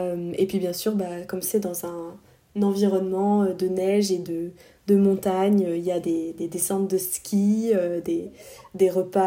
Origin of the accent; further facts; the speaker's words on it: Auvergne-Rhône-Alpes, France; J'ai grandi en Savoie, entre Aix-les-Bains et Chambéry